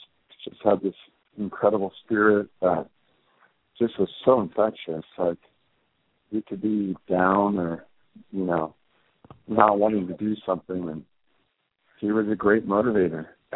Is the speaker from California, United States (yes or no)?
no; Arizona, United States; whether it was growing up in Arizona for 5 years, we lived there